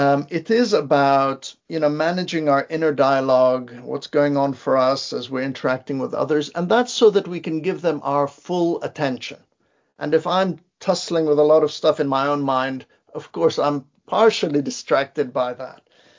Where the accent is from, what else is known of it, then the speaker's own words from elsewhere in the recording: Beirut, Beirut Governorate, Lebanon; I grew up in Beirut, Lebanon. You know, the time that I was growing up there, it was a war zone.